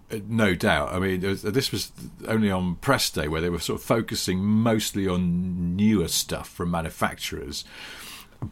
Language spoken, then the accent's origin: English; Scotland, United Kingdom; Aye, but I am Scottish.